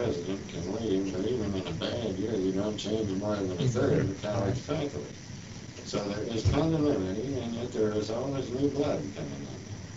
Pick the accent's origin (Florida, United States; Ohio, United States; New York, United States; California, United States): Ohio, United States; I grew up on the Ohio Wesleyan campus. My father was pretty well along in years when I became aware of the campus.